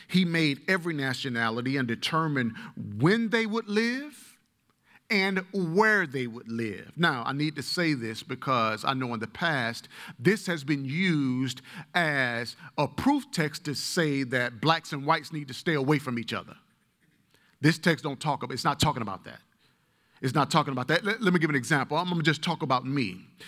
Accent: Alabama, United States; Now, I'm a boy from Alabama. And one of the things that people in Alabama worship is it's football.

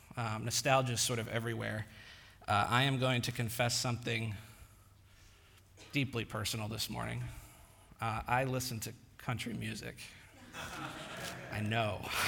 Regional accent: Northeast, United States; We are from the Northeast, and we're sorry about it

